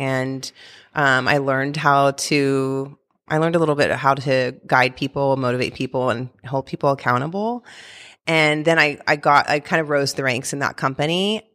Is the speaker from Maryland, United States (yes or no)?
no; Texas, United States; now in California, United States; And I didn't realize growing up in Texas that what we identified as as Mexican food in Texas is actually completely different from what people think of as Mexican food here in California.